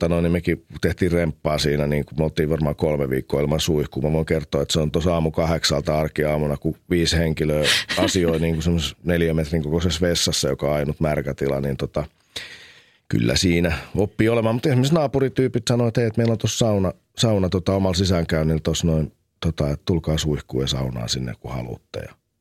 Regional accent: Helsinki, Uusimaa, Finland; Me muutettiin, kun mä olin 11 sinne Puistolaan Kronikasta.

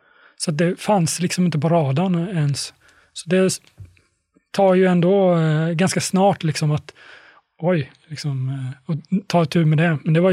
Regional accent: Sweden; och att jag är svensk

